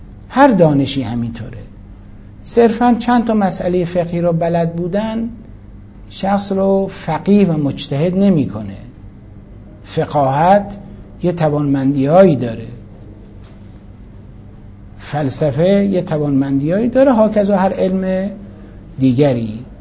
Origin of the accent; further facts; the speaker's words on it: Iran; من مسلمانم ایرانی هستم